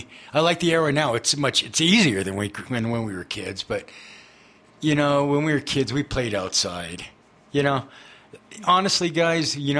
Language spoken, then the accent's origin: English; Wheat Ridge, Colorado, United States; I was a Wheat Ridge kid. I grew up in Wheat Ridge, which was nice, kind of right on the border of Wheat Ridge, North Denver.